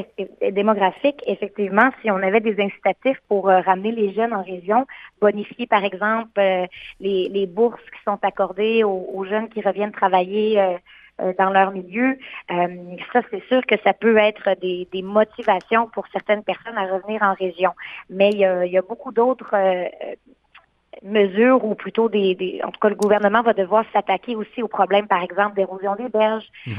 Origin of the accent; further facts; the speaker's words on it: Quebec, Canada; chez nous en Gaspésie